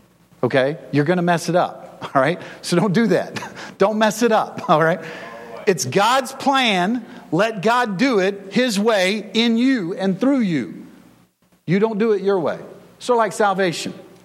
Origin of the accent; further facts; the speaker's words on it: Florida, United States; now in Oregon, United States; I'm from Florida. That's as far away as you can get.